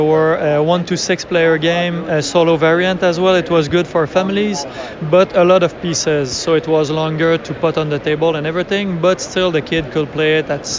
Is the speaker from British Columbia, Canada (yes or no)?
no; Quebec, Canada; accent: French; English is a second language; We're from Quebec. That's why the French accent.